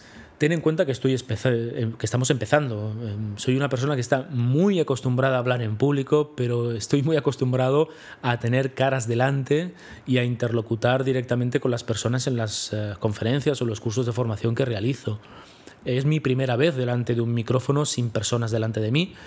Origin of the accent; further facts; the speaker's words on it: Barcelona, Catalonia, Spain; soy de Barcelona, soy psicólogo